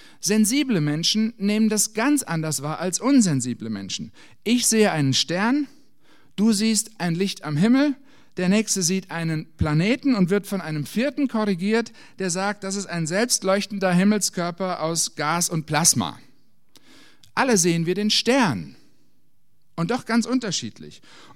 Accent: Hesse, Germany; Ich war letzte Woche in Hessen, wo ich aufgewachsen bin

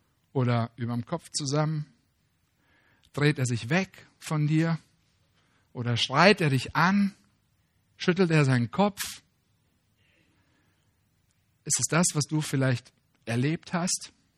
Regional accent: Germany; Ja klar, wir sind Deutsche. Wir freuen uns eher nach innen.

